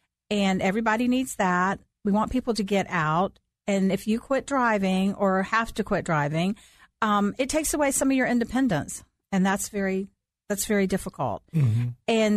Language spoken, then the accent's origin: English; Sandy Springs, Georgia, United States; I am an Atlanta native. I grew up in Sandy Springs and I live in Dunwoody.